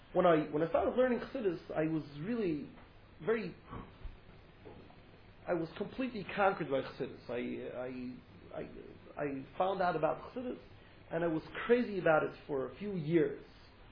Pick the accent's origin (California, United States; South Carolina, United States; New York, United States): New York, United States; Borough Park; English is a second language; I'm from Borough Park, so my English is not so so developed